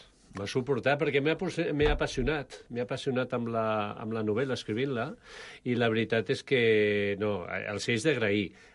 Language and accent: Catalan; Mataró, Catalonia, Spain; also born or lived in Huesca; Jo m'he criat a Mataró. Jo m'he criat a Mataró, he nascut a Huesca, m'he criat a Mataró, he viscut per tot Espanya i tal. No? Si d'algun lloc soc, és de Mataró.